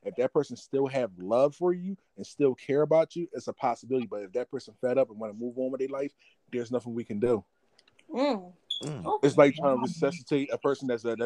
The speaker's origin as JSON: {"language": "English", "town": "Philadelphia", "region": "Pennsylvania", "country": "United States", "tie": "born or raised there", "said": "About me, I'm from Philadelphia, born and raised. I was born in North Philadelphia, and then I was raised in West Philadelphia. Right now, I currently reside in Center City, Philadelphia, so everything's looking pretty good."}